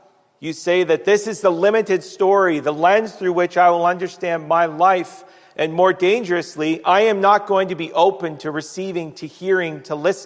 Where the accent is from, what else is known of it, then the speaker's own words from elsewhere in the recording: Canada; I've never in my life as a Canadian seen what we're seeing in the public discourse